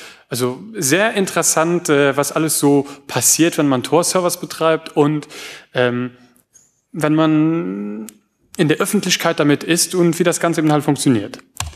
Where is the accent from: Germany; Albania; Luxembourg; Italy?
Luxembourg; Also wir sind aus Luxemburg, also das liegt oben rechts, also auf meiner rechten. Das sind ungefähr 275 Kilometer von hier, das heißt gar nicht mal so weit weg.